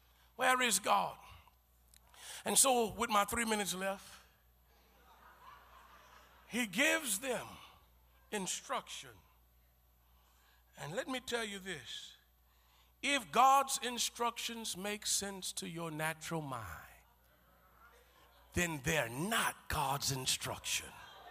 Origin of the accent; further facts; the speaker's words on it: Beaumont, Texas, United States; I'm from the hood of Beaumont.